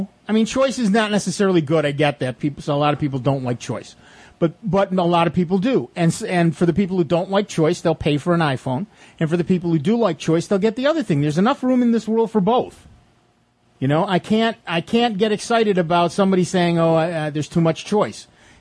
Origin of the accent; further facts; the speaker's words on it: United States; And I'm an American, and so I get to choose.